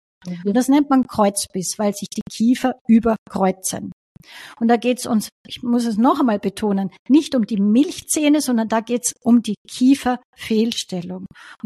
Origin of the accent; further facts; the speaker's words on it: Styria, Austria; Ich bin aus der Steiermark